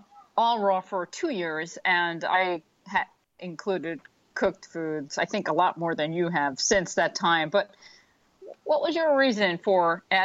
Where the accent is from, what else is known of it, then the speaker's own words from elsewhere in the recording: New York, United States; So I grew up in New York, and bagels and lox with Nova Scotia lox was a very popular thing that people ate, especially from my culture.